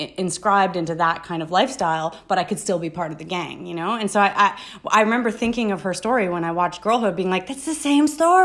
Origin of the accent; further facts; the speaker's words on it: Ontario, Canada; I didn't grow up in the, you know, north end of Paris, but I grew up in Northern Ontario.